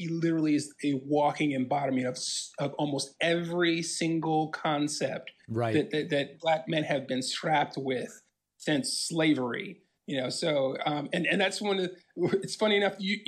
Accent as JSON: {"language": "English", "town": "Washington", "region": "District of Columbia", "country": "United States", "tie": "born or raised there", "said": "Washington, D.C., born and raised, born in Howard University Hospital, went to Howard University."}